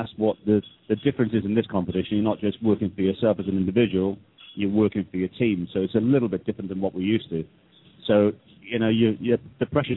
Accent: Wales, United Kingdom; now in England; from. Wales, originally. But I live in England, live near London, north of London in the countryside, beautiful English countryside, very lucky.

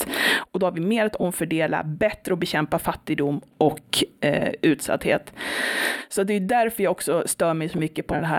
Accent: Umeå, Västerbotten County, Sweden; Alltså jag kommer från ett radhusområde i Umeå, och jag har som tänkt bara, jag är klassisk svensk medelklass.

